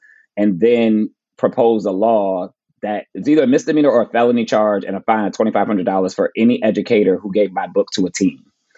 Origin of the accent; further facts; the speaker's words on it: New Jersey, United States; Like, I'm from New Jersey.